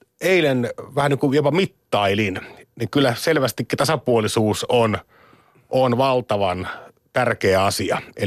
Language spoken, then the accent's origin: Finnish; Eastern Finland, Finland; koska itse olen Itä-Suomesta